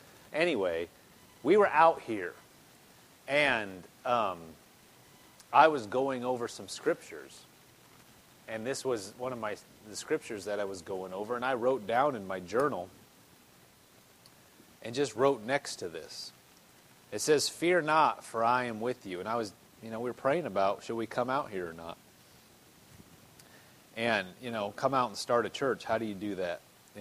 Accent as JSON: {"language": "English", "region": "Nebraska", "country": "United States", "said": "My pastor from Nebraska, like me, the pastor I had in Lincoln, Nebraska"}